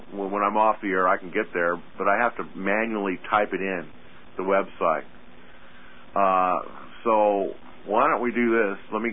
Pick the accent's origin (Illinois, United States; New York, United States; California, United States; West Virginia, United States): California, United States; Not the Steve that I grew up with in California.